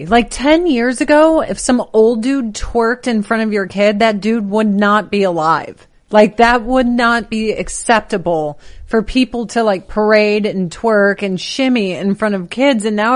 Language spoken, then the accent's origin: English; Illinois, United States; We're both from Chicagoland.